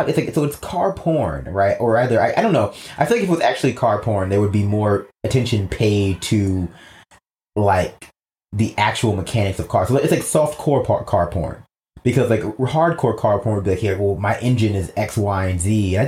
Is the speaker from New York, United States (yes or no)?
yes; New York City, New York, United States; I grew up in New York City. I don't know anything about cars.